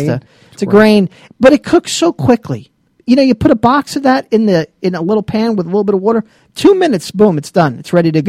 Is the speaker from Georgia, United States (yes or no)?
yes; Georgia, United States; But we're from Georgia, so we're partial